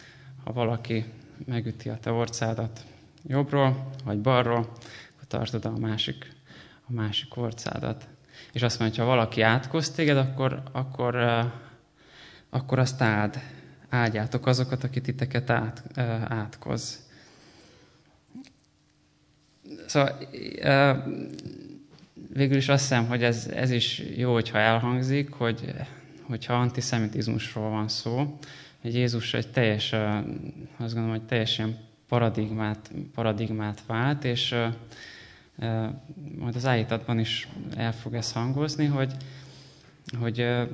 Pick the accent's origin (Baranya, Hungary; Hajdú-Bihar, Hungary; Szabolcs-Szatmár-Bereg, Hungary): Baranya, Hungary; Pécs; now in Budapest, Hungary; Pécsi vagyok, de most már Budapesten élek a feleségemmel. Most már második éve, hogy Budapesten lakom. Azóta, hogy teológiára járok. Pécset a töri szakot végeztem